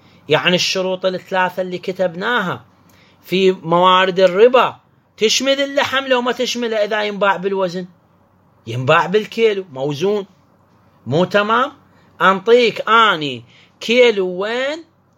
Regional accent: Basra, Basra Governorate, Iraq; عندنا بالبصرة تقريبا أكثر من 60 نوع من أنواع التمر

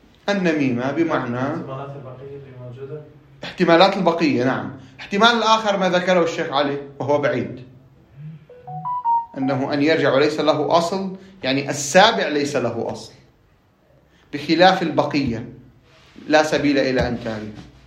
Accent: Lebanon

